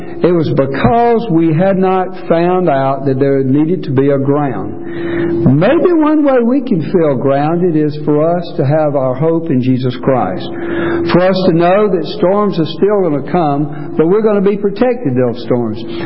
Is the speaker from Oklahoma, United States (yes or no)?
no; Taylors, South Carolina, United States; When I was growing up, I grew up in Taylor's.